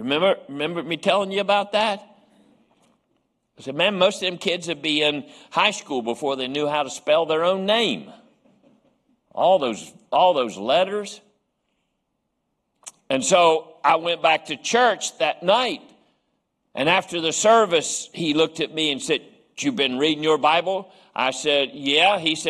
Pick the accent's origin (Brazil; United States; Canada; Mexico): United States; West Virginia; even though I'm from West Virginia, I happen to know what the word beginning meant.